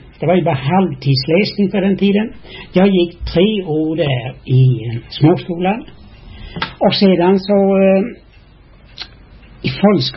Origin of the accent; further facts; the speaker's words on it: Sönneby, Sweden; born there; Ja, jag är född ute i Sönneby. Ja, så är och jag född den 1901, den 26 januari.